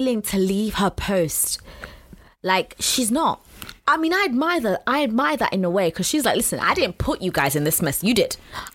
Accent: Walthamstow, London, United Kingdom; and I grew up in Walthamstow

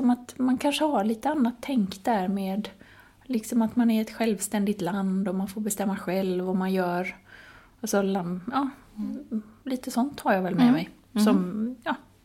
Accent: Finland; jag kommer ju från Finland från början

